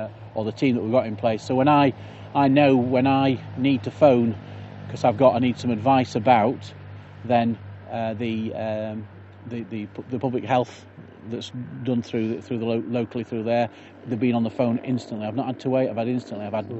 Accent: Yorkshire and the Humber, United Kingdom; I'm a Yorkshireman at heart.

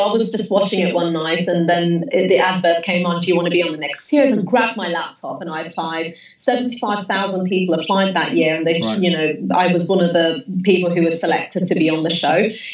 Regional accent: Sweden; Because I grew up in Sweden.

